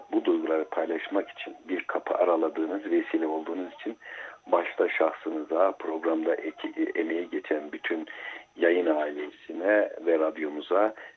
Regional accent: Kırşehir, Turkey; now in Konya, Turkey; Kuşaklı köyünde doğdu. Ancak köyümüzün Kırşehir'e daha yakın olması sebebiyle ilk orta öğretim olmak üzere bütün çocukluğum ve gençliğim Kırşehir'de geçti. 1984 yılından sonra da lise son sınıfta öğrenciyken içime düşen bir Mevlana aşkı ile Konya'da yaşamaya karar verip

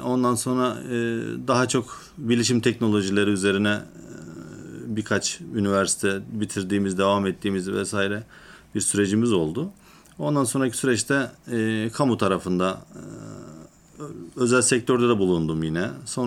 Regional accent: Osmaniye, Turkey; also born or lived in Tarsus; 1982 Osmaniye doğumluyum. Çocukluğumuz kendi memleketimiz ve daha sonrasında devam eden Mersin'in Tarsus ilçesinde büyümek suretiyle öğrencilik hayatım genelde orada geçti.

